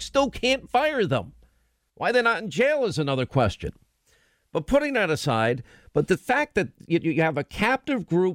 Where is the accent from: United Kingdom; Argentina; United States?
United States; New York; also born or lived in Rhode Island / California / Alabama / Georgia; I grew up in New York, but I also had the advantage of living in Rhode Island, New England, and living in California, and living in the South, in Alabama and Georgia.